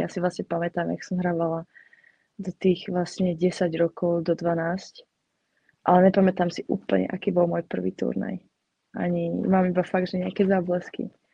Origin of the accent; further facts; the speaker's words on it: Nové Mesto nad Váhom, Trenčín Region, Slovakia; ja som z Nového mesta nad Váhom a my máme kúsok akože k českým hraniciam